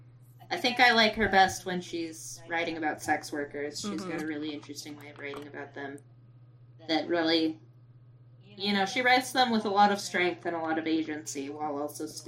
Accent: Hawaii, United States; That one definitely, like, called me back to some, like, old memories of, like, growing up in Hawaii.

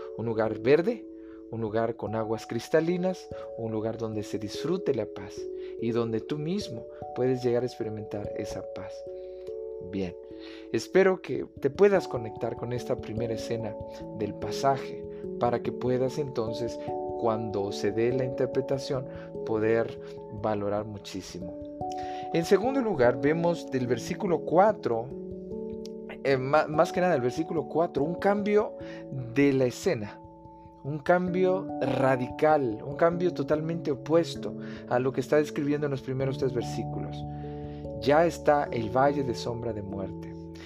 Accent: Chiapas, Mexico; yo soy chiapaneco y en Chiapas hay hermosos lugares.

